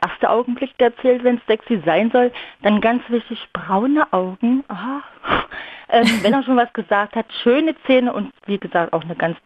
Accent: Saxony, Germany; Übrigens komme ich auch aus Sachsen.

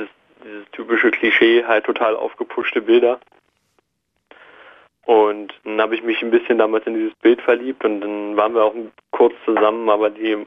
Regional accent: Cottbus, Brandenburg, Germany; also ich komme ja aus Cottbus

